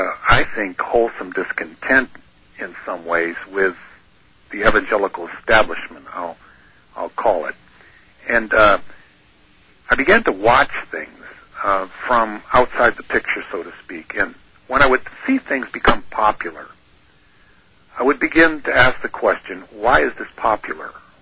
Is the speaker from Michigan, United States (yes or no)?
yes; Michigan, United States; I was born and raised in the Western Michigan area. It's the land of the Dutch, and that's my heritage, that's my background.